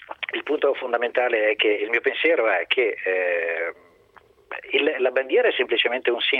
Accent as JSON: {"language": "Italian", "town": "Milan", "region": "Lombardy", "country": "Italy", "said": "io onestamente da milanese abito, lavoro a Milano eccetera"}